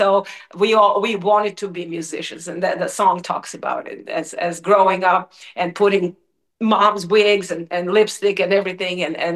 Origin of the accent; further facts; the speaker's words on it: Serbia; now in United States; He grew up here in Michigan, and I grew up in Serbia, and we had the same upbringing